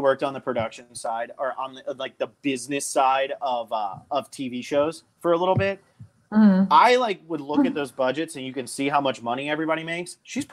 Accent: New Jersey, United States; I'm from New Jersey. I say moment.

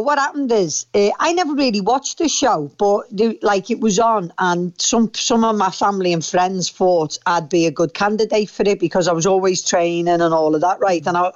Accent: North West England, United Kingdom; I always credit being a Scouser for it

